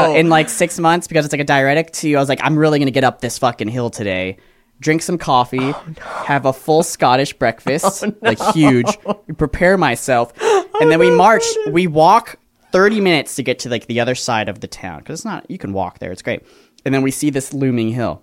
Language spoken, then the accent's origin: English; Florida, United States; dude, we're from Florida. We don't know.